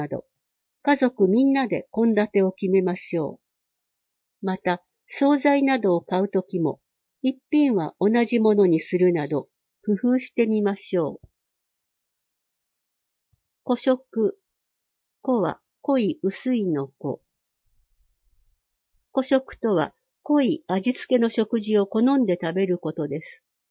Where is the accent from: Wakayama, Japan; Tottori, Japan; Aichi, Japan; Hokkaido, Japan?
Tottori, Japan; 私は鳥取の田舎出身で、家族が畑で野菜を作る姿を見て育ちました。